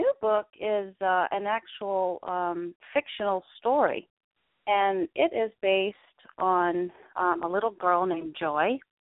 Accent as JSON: {"language": "English", "region": "Louisiana", "country": "United States", "tie": "born or raised there", "said": "And then I was raised in South Louisiana."}